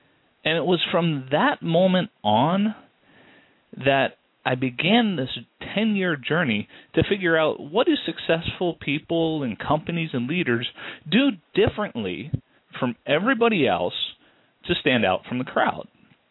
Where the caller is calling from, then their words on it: West Bloomfield, Michigan, United States; I am calling from beautiful West Bloomfield, Michigan, which is outside of the city of Detroit.